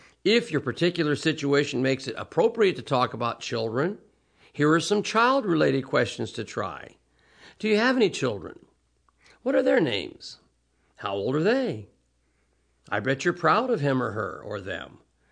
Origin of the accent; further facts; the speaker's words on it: Arizona, United States; a good question for salespeople in my home state of Arizona or other states where large numbers of people are moving in is, where are you from?